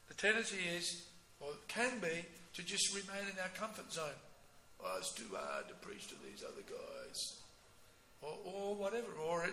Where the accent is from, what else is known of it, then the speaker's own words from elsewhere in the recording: Australia; Oh, I'm an Indian. So what? I'm an Australian. Isn't it ironic? I'm an Aussie.